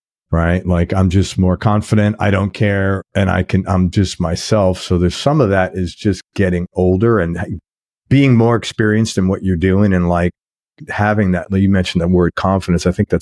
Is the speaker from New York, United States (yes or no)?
yes; New York City, New York, United States; Now, part of that is just growing up in New York City